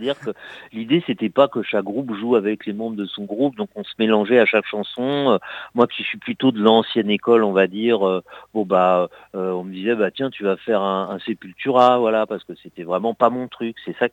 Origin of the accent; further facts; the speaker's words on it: Paris, Île-de-France, France; même si moi je suis parisien